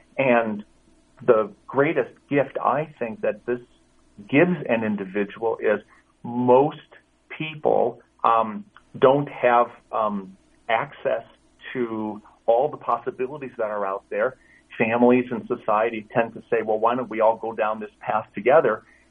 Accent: Milwaukee, Wisconsin, United States; born there; now in Los Angeles, United States; Well, I was born in Milwaukee

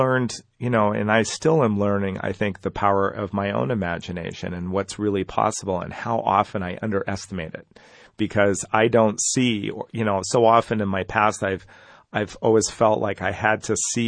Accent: Canada; I grew up in Canada, and I went down to Chile a long time ago.

